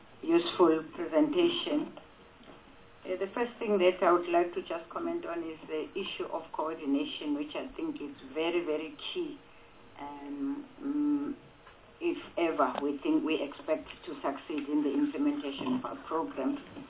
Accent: Gauteng, South Africa; I come from Gauteng

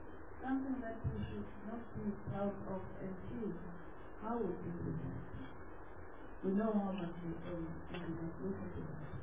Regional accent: Mpumalanga, South Africa; I'm from Pumalanga.

